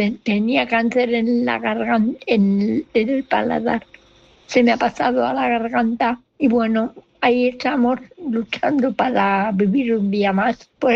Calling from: Barcelona, Catalonia, Spain; de Barcelona.

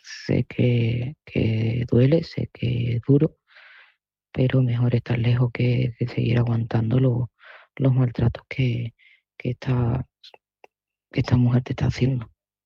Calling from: Seville, Andalusia, Spain; de Sevilla

